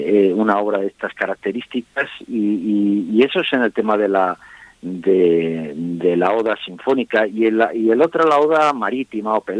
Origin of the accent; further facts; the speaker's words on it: Castile, Spain; Yo soy castellano de pura cepa.